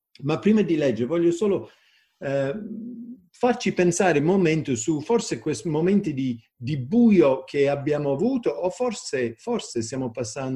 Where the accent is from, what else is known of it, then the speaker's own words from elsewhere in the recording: DR Congo; sono figlio di missionari e sono nato e cresciuto in Congo. E mi ricordo quando ero bambino, negli anni 60, in Congo c'era tanti disordini, guerre.